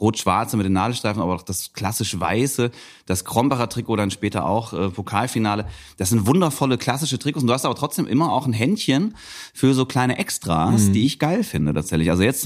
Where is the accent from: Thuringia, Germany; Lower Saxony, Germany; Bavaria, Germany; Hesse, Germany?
Hesse, Germany; So, wir sind hier in Hessen. Ne, ich komme aus Nordhessen.